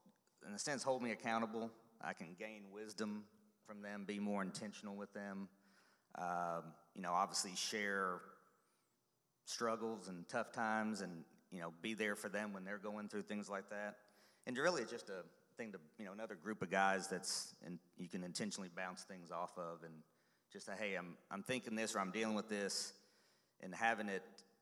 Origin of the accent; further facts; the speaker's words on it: Arkansas, United States; I grew up in Arkansas. I have obviously some buddies from high school.